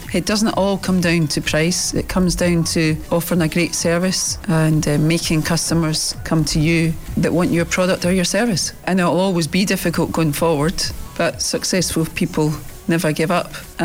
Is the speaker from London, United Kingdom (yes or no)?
no; Glasgow, Scotland, United Kingdom; I grew up in the East End of Glasgow